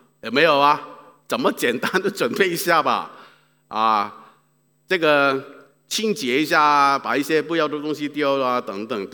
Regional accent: Guangdong, China; accent: Cantonese; 好像我们广东话说倒米啊

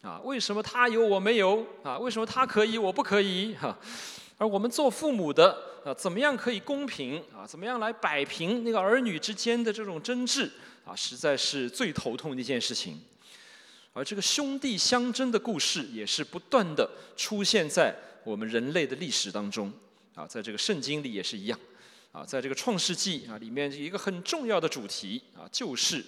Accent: China; 我们中国人我们就知道你在那个幼儿园开始就不能够输在起跑线上是吧

